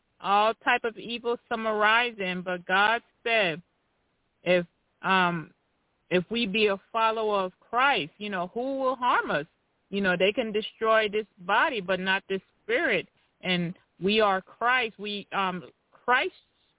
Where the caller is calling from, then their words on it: Tennessee, United States; from Tennessee.